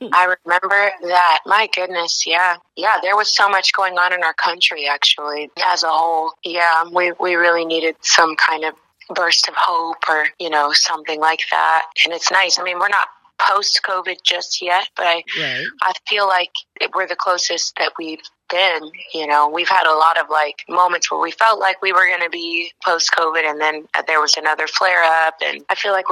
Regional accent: Yakima, Washington, United States; also born or lived in Shreveport, Louisiana; Well, I'm from Yakima, Washington.

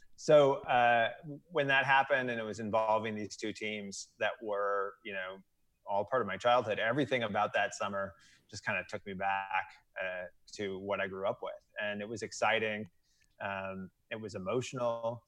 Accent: St. Louis, Missouri, United States; I grew up outside of St. Louis, got a lot of Cubs fans in my extended family.

